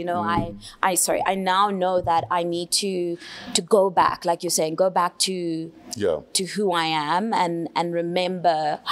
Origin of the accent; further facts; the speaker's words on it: Diepsloot, Gauteng, South Africa; I come from Deep Sloot, I don't know, you know.